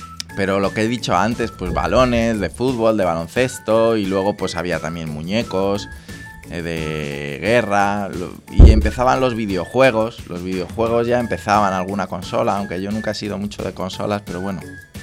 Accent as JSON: {"language": "Spanish", "town": "Madrid", "region": "Community of Madrid", "country": "Spain", "tie": "born there", "said": "Bueno, pues nací en Madrid, en un hospital que se llamaba Santa Cristina, en el año 1977."}